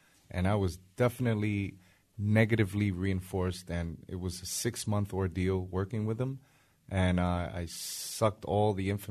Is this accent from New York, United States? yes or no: yes; New York, United States; But I'm from the Bronx. You know, I got some thick skin and very street smart.